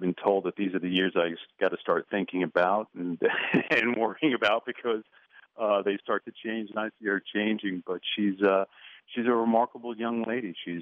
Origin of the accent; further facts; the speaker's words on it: Washingtonville, New York, United States; moved away as an adult; also born or lived in Connecticut; I grew up in Washingtonville, New York, lived there for 18 years before I went off to college for 5 years in Connecticut.